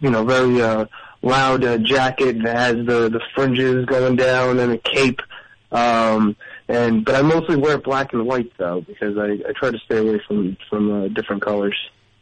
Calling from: New Jersey, United States; North Jersey.

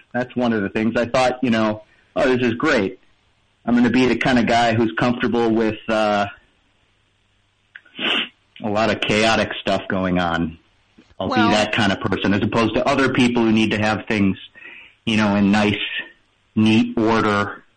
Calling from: Green Bay, Wisconsin, United States; Green Bay.

